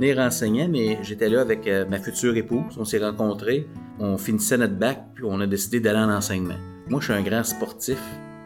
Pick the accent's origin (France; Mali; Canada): Canada; Hawkesbury, Ontario; now in L'Orignal, Canada; Fait que j'ai grandi dans l'Est ontarien à Hawkesbury. Maintenant, j'habite à Laurignal.